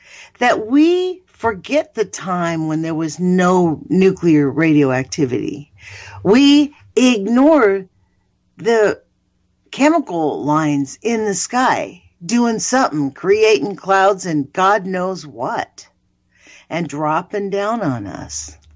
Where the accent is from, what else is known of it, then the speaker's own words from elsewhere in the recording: Los Angeles, California, United States; moved away as an adult; also born or lived in New Orleans / Jacksonville; now in Eugene, United States; I remember when I first came to Eugene 14 years ago, you know, I'm from Los Angeles, lived there most of my life. I mean, 100% of the time. I left in my 20s. I went to go live in the French Quarter in New Orleans.